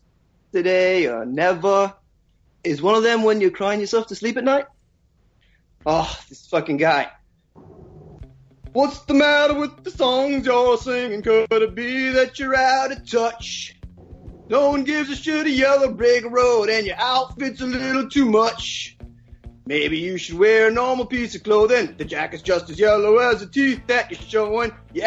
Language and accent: English; New York, United States; Hey, I'm from Long Island. I can fight.